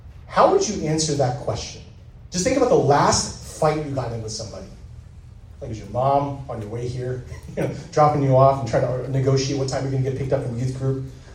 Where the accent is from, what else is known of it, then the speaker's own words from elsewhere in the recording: San Francisco, California, United States; I grew up in San Francisco, right?